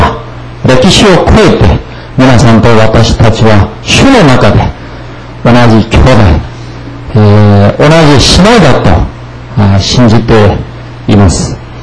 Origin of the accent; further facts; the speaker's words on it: South Korea; Japanese is a second language; now in Japan; 冬のソナパの国韓国から来た、